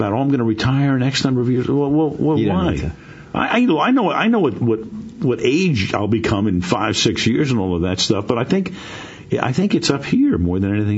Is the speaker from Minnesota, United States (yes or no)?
no; New York, United States; But, I had growing up in New York, loving sports, listening to all these guys.